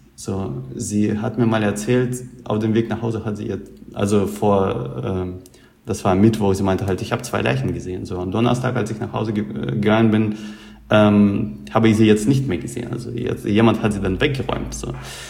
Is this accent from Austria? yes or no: no; Russia; als Russe